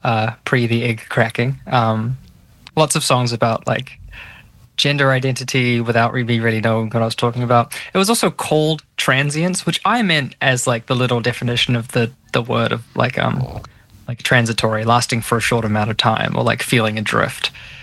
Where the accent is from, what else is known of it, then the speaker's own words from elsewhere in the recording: Auckland, New Zealand; My pronouns are she, her, and I'm from Tamaki Makaurau.